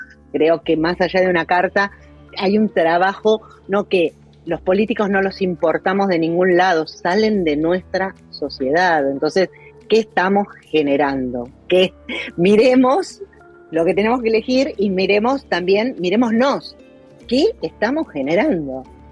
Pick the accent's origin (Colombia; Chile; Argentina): Argentina; Ahí somos muy los argentinos.